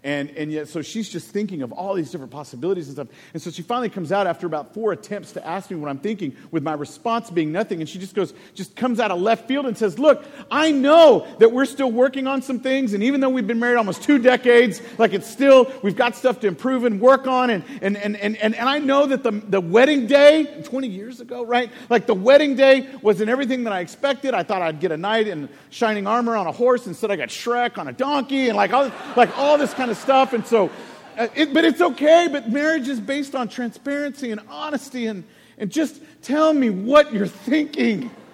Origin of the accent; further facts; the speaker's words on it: Texas, United States; we grew up actually in a garage of a trailer park is where I went when I was born in Guadalupe County Hospital.